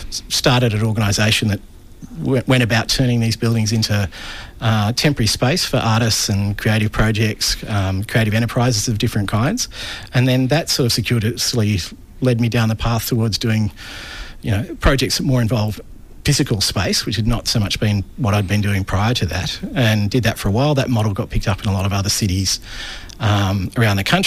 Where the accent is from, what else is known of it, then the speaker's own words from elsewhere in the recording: Newcastle, New South Wales, Australia; So I started in Newcastle, which is my hometown, and as a underemployed late teenager, started putting on community projects and events and festivals in Newcastle.